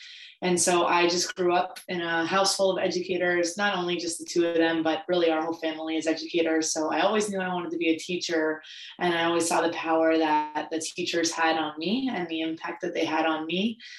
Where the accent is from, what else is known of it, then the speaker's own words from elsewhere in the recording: Cincinnati, Ohio, United States; So I am born and raised in Cincinnati, Ohio, and I am the product of two school teachers